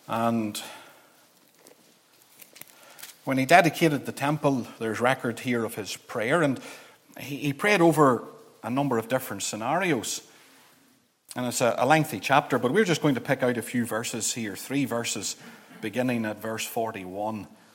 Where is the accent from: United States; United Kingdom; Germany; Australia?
United Kingdom; Clogher Valley, Northern Ireland; I remember the impression that made on me as a young Christian growing up in Clogher Valley.